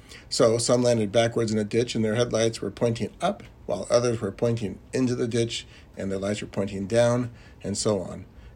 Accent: California, United States; So now when someone from Missouri wants to tease me about being a Californian who can't drive in a blizzard, I just smile and nod my acceptance.

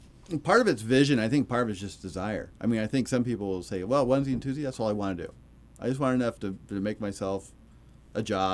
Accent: California, United States; so I said, "Well, I'm from Humboldt County, where they're made."

